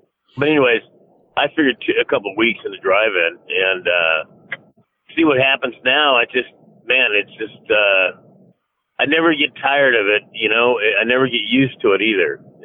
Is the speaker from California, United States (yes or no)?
yes; Hollywood, California, United States; but I grew up in Hollywood and saw what it was like